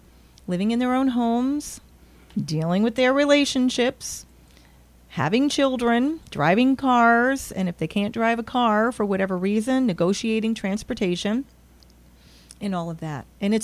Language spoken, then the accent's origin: English; Schenectady, New York, United States; So he talked about his neighborhood. I'm from Schenectady.